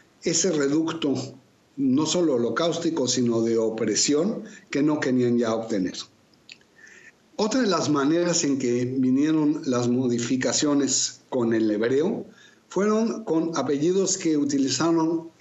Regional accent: Mexico; legislación de México. Y hacer un cambio de nombre o un juicio de rectificación de acta, como se conoce en mi país

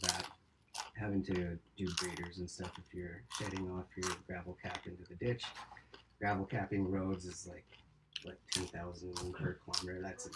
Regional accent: Edmonton, Alberta, Canada; I went to I grew up in Edmonton.

